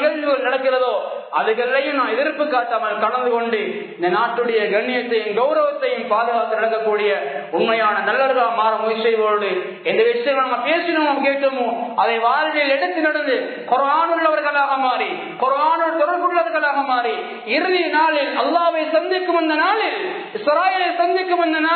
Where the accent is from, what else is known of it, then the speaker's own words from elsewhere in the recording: Sri Lanka; எங்களோட நாடு ஸ்ரீலங்கா, நாங்க தாய் நாடு இது, நாங்க எங்கேயாவது வந்த ஆட்கள் அல்ல, நாங்க பிறந்து வளர்ந்த மண் இது